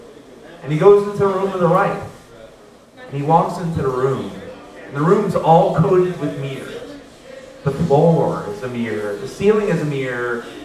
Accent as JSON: {"language": "English", "region": "Arizona", "country": "United States", "tie": "born or raised there", "said": "I grew up in Arizona, and they don't fuck chickens down there."}